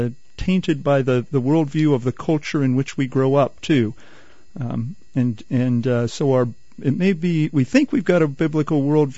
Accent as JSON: {"language": "English", "town": "Warrensburg", "region": "Missouri", "country": "United States", "said": "I'm from Warrensburg, Missouri, about 50 miles east of Kansas City."}